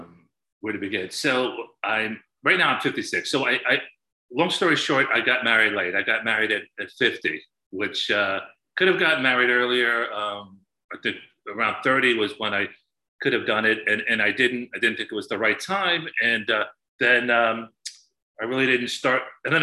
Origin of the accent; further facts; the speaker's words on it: Ireland; now in New York City, United States; I'm Irish, my wife is Chinese, right? So we live in New York City